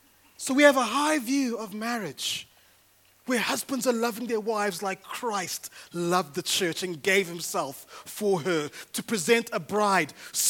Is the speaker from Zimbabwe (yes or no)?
yes; Zimbabwe; I come from Zimbabwe